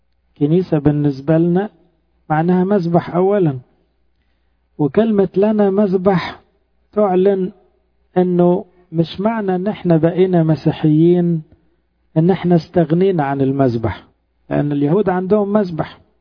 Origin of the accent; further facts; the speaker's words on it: Egypt; طبعا ده بيدينا احنا امتياز كمصريين